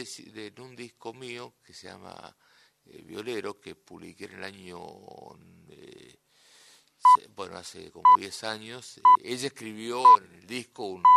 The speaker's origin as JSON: {"language": "Spanish", "region": "Buenos Aires", "country": "Argentina", "said": "Como yo soy de Villa Urquiza"}